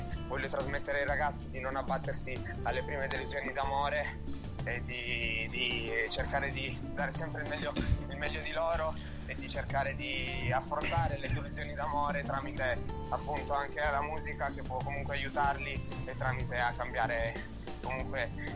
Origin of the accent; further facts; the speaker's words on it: Turin, Piedmont, Italy; io sono di Torino